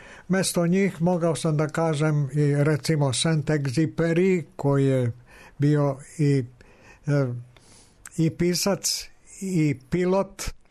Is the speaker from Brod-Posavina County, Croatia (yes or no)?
yes; Slavonski Brod, Brod-Posavina County, Croatia; ja sam imao detinjstva u Bosanskom Brodu prve tri godine, tamo sam se rodio. Onda sljedećih 7 godina do 10. svoje godine u Slavonskom Brodu. Tu sam počeo da učim osnovnu školu i prva tri razreda osnovne škole sam završio u Slavonskom Brodu.